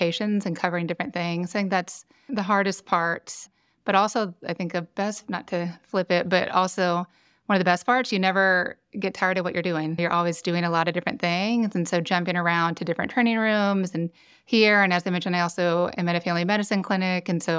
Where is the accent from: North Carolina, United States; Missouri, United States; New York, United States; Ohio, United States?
Missouri, United States; Columbia; growing up in Columbia, because of it being a college town, I was able to go just across the street right here to all these great concerts.